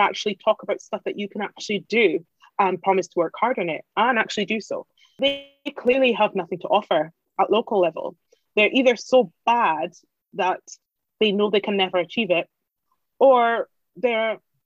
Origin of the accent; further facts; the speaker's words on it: Scotland, United Kingdom; I'm not even from Aberdeen anyway, so I'm fine saying that. I'm from Aberdeen Clare.